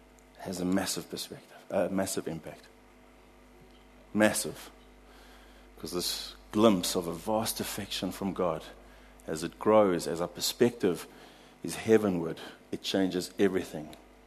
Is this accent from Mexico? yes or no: no; South Africa; I came from South Africa.